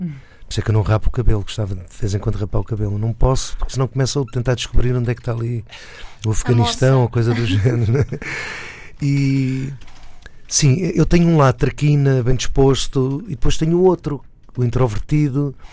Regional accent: Lisbon, Portugal; Nasci no Casal Ventoso, no extinto Casal Ventoso

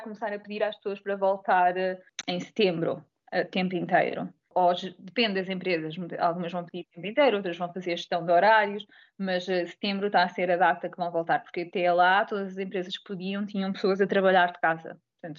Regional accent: Portugal; moved away; como somos residentes cá e somos portugueses

